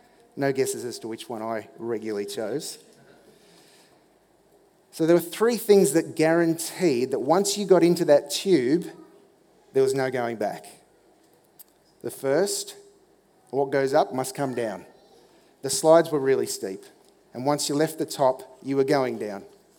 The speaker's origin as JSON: {"language": "English", "town": "Sydney", "region": "New South Wales", "country": "Australia", "tie": "born or raised there", "said": "And when I was a kid growing up in Sydney, one of my favourite birthday party or youth group outing fun parks"}